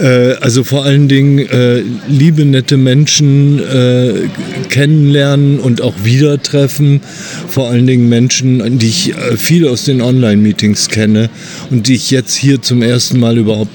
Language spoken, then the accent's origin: German; Bremen, Germany; Ich bin süchtig. Ich komme aus Bremen.